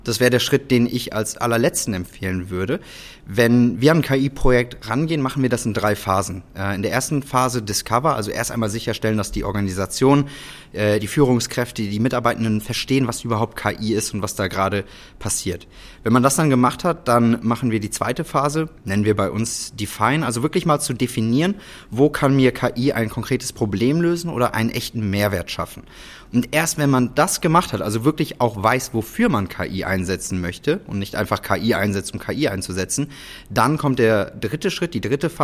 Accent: Rhineland, Germany; ich komme eben aus dem Rheinland, bin hier geboren, bin hier aufgewachsen, direkt gegenüber von der Event-Location zur Schule gegangen.

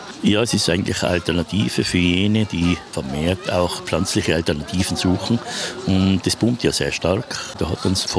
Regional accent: Tyrol, Austria

